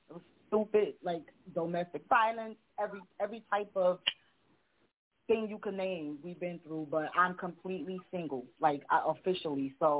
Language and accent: English; Paterson, New Jersey, United States; So I'm from Patterson, born and raised. I was originally from Lafayette, and then we moved to Triangle Village.